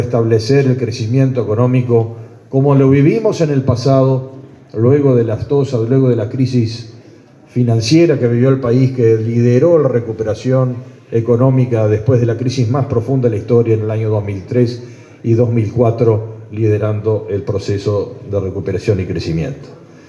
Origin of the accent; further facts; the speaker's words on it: Uruguay; born there; also born or lived in Brazil; luego de muchos años en Brasil yo me vine a Uruguay. Volví a Uruguay, después nací acá en Uruguay, pero me fui a Brasil unos cuantos años, retornando en la década del 90